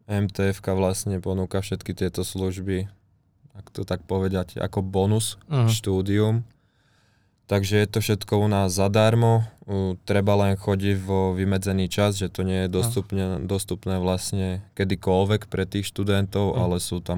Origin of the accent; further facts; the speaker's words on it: Skalica, Trnava Region, Slovakia; now in Trnava, Slovakia; v podstate ja som zo Skalice, zo Záhoria, ale keďže už tu bývam 5. rokom